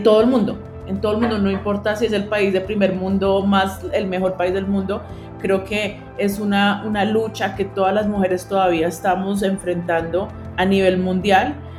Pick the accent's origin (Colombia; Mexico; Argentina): Colombia; born there; y además que yo nací en Colombia, como latinoamericano